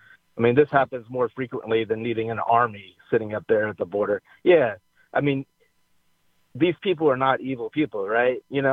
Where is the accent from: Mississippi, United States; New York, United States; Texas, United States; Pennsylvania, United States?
Texas, United States; I was born and raised in Texas